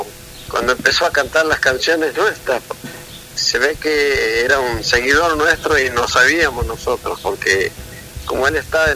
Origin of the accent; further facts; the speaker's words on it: Santiago del Estero, Argentina; now in Buenos Aires, Argentina; Si bien soy de Santiago, pero hace mucho que vine con mis hermanos, cuando formamos el conjunto de … Me vine con ellos hace mucho tiempo ya, y ya me quedé.